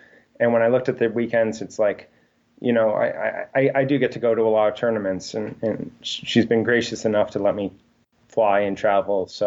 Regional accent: Ontario, Canada; also born or lived in Ottawa; now in United States; I'm from Ontario. Last place I lived was Ottawa, and I think the next place I live when I eventually leave the States to get posted back home will be back to Kingston, Ottawa area in Ontario.

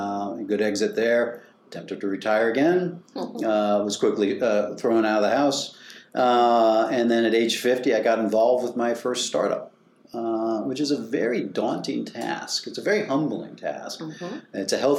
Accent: Bayou La Batre, Alabama, United States; I grew up in Bayou LaBattery, Alabama, so the deep, deep south.

